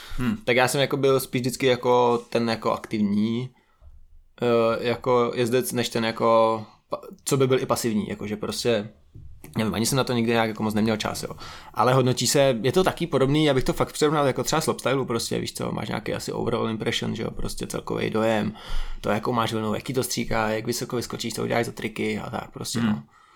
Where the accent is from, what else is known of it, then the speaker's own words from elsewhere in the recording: Strakonice, South Bohemian Region, Czechia; also born or lived in Písek; Ale jsem strakonický, no, jako Písek moc, jako, nebo znám, ale jako nejsem tam vlastně skoro vůbec